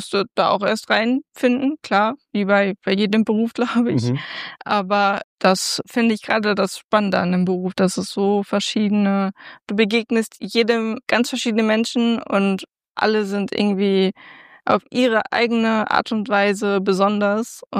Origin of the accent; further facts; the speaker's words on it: Bielefeld, North Rhine-Westphalia, Germany; Also ich bin in Bethel aufgewachsen. Ja. Meine Familie lebt in Bethel.